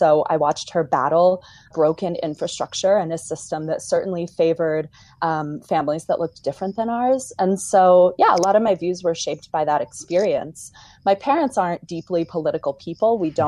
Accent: Florida, United States; I grew up in Florida, which is a very interesting state.

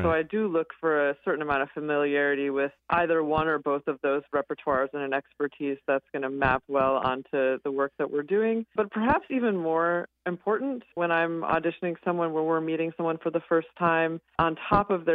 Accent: South Dakota, United States; I'm originally from South Dakota, and I found myself at Luther College in Iowa

